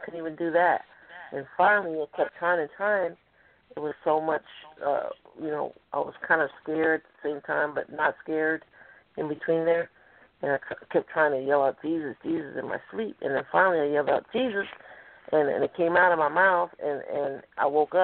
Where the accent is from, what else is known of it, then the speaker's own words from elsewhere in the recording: Texas, United States; I'm from Texas here.